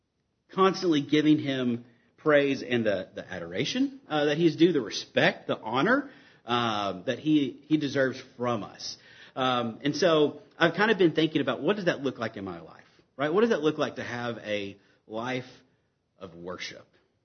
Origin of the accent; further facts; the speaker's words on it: Murray, Kentucky, United States; So, yes, I am from Murray. I am the director at the Hope Center in Mayfield.